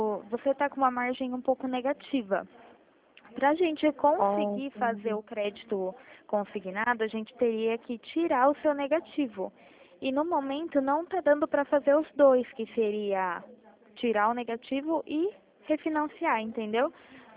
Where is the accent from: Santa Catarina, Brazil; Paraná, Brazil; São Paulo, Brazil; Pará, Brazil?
São Paulo, Brazil; Itatiba; A minha cidade é Itatiba.